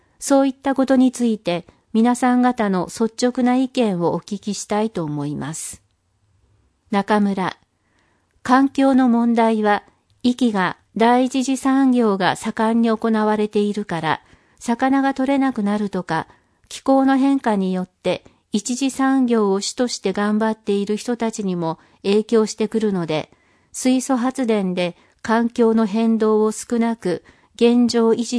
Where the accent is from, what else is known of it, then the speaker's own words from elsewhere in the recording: Gonoura, Nagasaki, Japan; 私は郷ノ浦町出身で、小学校の頃に比べると、町が寂しくなってきているなと感じています。壱岐高校出身ということもあるんですが